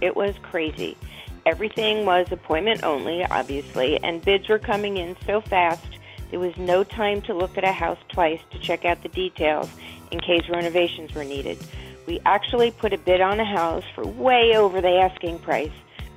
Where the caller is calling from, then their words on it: Woodcliff Lake, New Jersey, United States; I am calling from Woodcliff Lake in Bergen County, New Jersey.